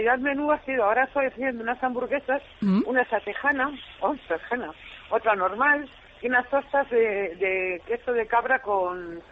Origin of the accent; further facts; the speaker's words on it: Madrid, Community of Madrid, Spain; also born or lived in Asturias; Yo soy de Asturias, porque me he criado en Madrid.